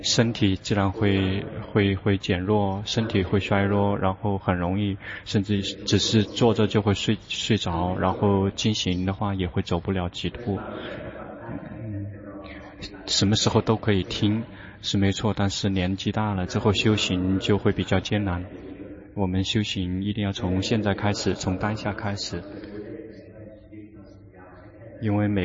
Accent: Thailand; 我们泰国人就比他们更有优势，因为我们出生就出生在佛教的国度

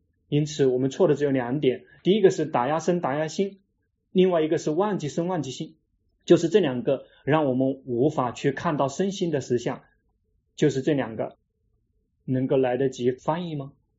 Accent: China; now in Thailand; 我们中国人如果碰到那个刚刚来新来的中国人，给他们解释一下

